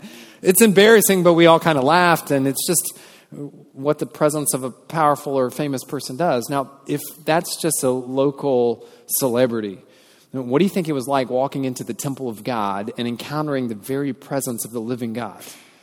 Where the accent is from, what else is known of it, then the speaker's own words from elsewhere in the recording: Wilmington, North Carolina, United States; I grew up in Wilmington, and they make a lot of movies and TV shows in Wilmington.